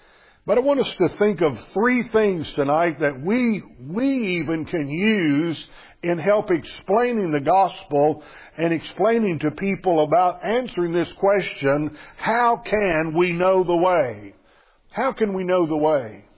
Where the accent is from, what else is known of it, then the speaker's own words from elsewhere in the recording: Missouri, United States; I cherish those memories of growing up in Missouri